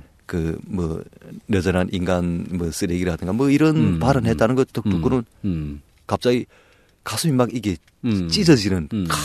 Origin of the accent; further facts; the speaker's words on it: North Korea; 저는 탈북자 한 사람으로서 격분 느끼게 되더라 말입니다.